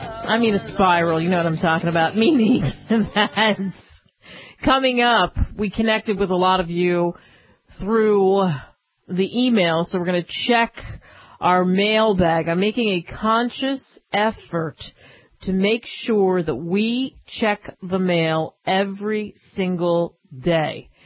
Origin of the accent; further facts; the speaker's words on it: Philadelphia, Pennsylvania, United States; Yeah, so I'm from Philly, so that's what they play in Philly, dice.